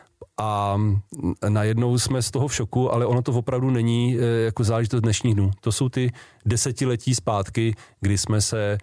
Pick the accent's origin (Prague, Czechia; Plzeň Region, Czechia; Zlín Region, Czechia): Plzeň Region, Czechia; Plzeň; Já jsem taky z Plzně